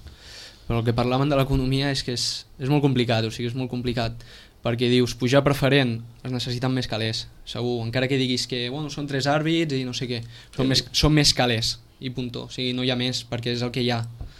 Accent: Vilanova i la Geltrú, Catalonia, Spain; jo vinc de Vilanova, que està aquí al costat

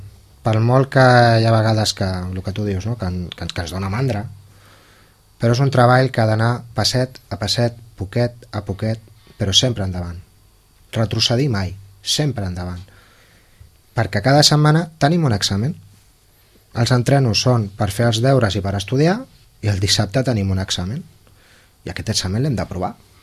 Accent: Santa Coloma, Catalonia, Spain; A veure, jo, com ja sabeu, jo sóc de Santa Coloma.

